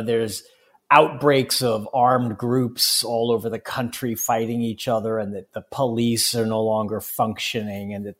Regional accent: United States; This was, for me, a new experience as an American, but I remembered it from my reporting in countries like Iraq.

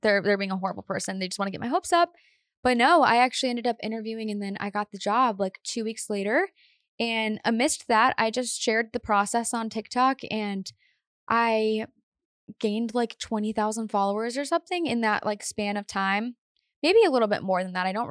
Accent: Painesville, Ohio, United States; Yeah, I'm from Painesville, Ohio.

